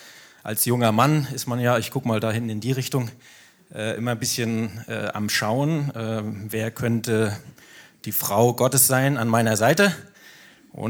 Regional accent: Rostock, Mecklenburg-Vorpommern, Germany; ich war dann ein halbes Jahr im Praxissemester in meiner Heimat in Rostock und konnte dort nicht zur Jugend gehen, weil bei den Methodisten, wo ich damals beheimatet war, gab es keine Jugend mehr

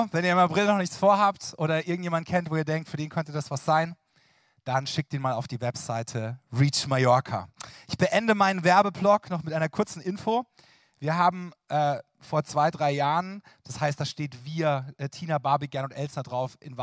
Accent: Karlsruhe, Baden-Württemberg, Germany; ich komme aus Karlsruhe

